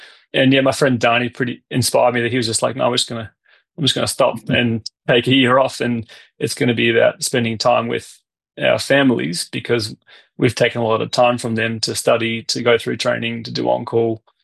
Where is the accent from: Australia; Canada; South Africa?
Australia; even as an Australian